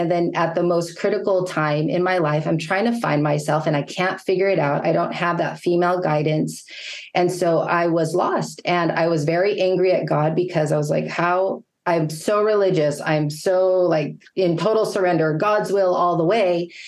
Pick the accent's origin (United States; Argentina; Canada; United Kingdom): United States; Wilmington; So when people know that I come from Wilmington, they're like, wait, what, where are you coming from?